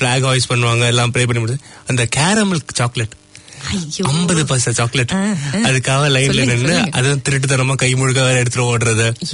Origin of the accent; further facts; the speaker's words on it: Cuddalore, Tamil Nadu, India; நான் கடலூர்காரன், சின்ன ஊர்ல இருந்து வந்திருக்கேன்.